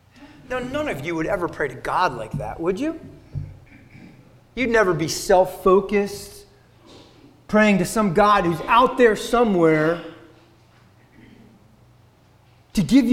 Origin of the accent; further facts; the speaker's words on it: Connecticut, United States; we came down to Baltimore and then went to my hometown of Connecticut.